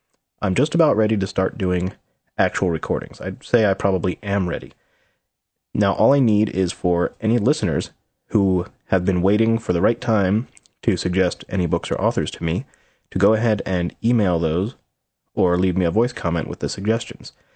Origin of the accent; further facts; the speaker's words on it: New Jersey, United States; now in Pennsylvania, United States; I'm from New Jersey, and I live in Pennsylvania now, and I was over there yesterday visiting friends and family